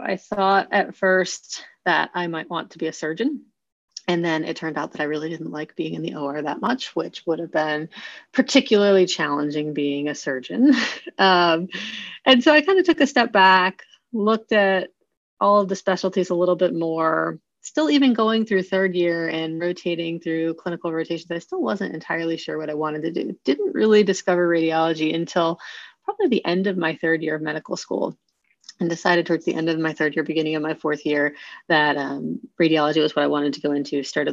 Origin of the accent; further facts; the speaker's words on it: Winter Park, Florida, United States; So I grew up in Florida, just outside of Orlando in a small town called Winter Park.